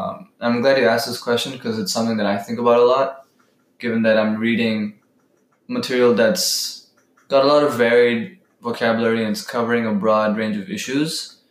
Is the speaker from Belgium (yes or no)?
yes; Belgium; growing up in Belgium, like obviously we're known for our chocolate.